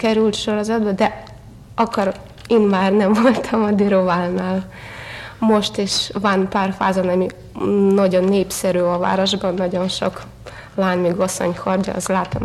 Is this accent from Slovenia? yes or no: no; Dniprodzerzhynsk, Dnipropetrovsk Oblast, Ukraine; born there; Hungarian is a second language; also born or lived in Donetsk / Kyiv / Poland; elég jól beszélek magyarul, amennyivel nem vagyok magyar, hanem szovjet állampolgára vagyok. Ukrán köztársaságban születtem, Dnyeprodzerzsinszkban, és utána vándoroltunk, mert az édesapám katona volt, Donyeck, elég nagy város.